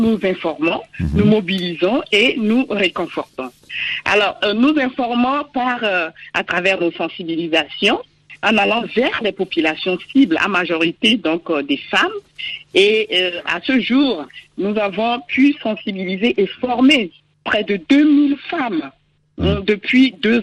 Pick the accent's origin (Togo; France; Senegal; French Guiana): Togo; vous allez entendre chez nous au Togo dire que quand on te coupe le sein, tu vas mourir.